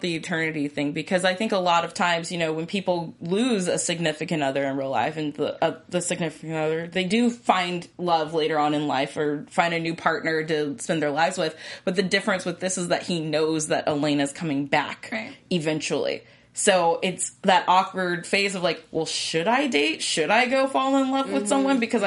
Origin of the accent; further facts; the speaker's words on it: West Covina, California, United States; which I grew up in the West Covina area.